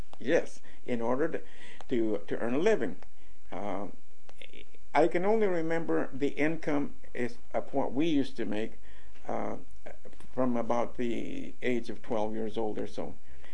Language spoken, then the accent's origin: English; Tolleson, Arizona, United States; But my early experience was growing up in the Tolleson area on the west side of the valley